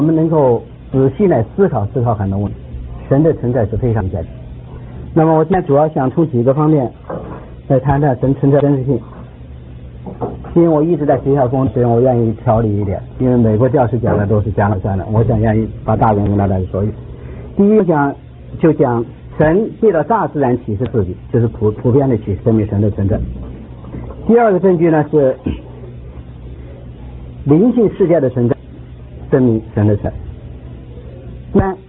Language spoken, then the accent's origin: Chinese; China; 反正我是从小大陆长大，所以受了很多无神论的教育。